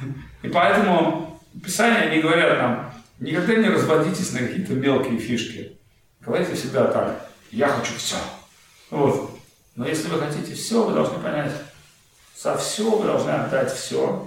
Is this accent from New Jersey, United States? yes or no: yes; New Jersey, United States; я там типа родился, воспитался в Нью-Джерси.